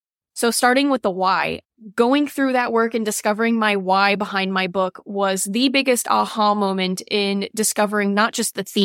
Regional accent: Cleveland, Ohio, United States; I'm from Cleveland, Ohio

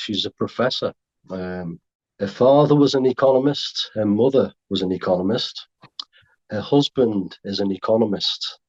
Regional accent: North West England, United Kingdom; I come from, I'm from Merseyside

